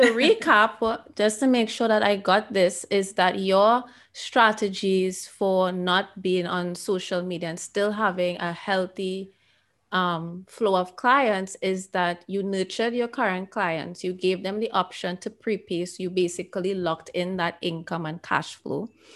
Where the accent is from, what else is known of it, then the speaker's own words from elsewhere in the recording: Trinidad & Tobago; My background is that I am a Caribbean person. I am Trinidadian and I serve people all over the world.